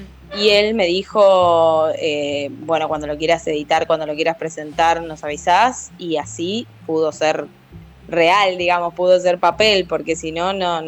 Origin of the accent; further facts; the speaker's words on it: Buenos Aires, Argentina; now in Bragado, Argentina; pero soy de Deró